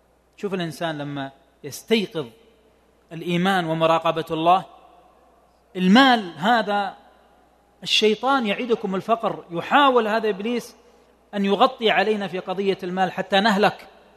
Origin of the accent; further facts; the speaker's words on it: Tabuk, Tabuk Province, Saudi Arabia; عندنا في تبوك